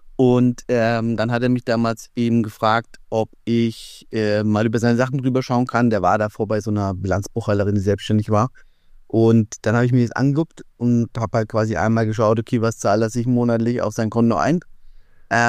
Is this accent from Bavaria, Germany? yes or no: yes; Schweinfurt, Bavaria, Germany; ich komme ja aus Schweinfurt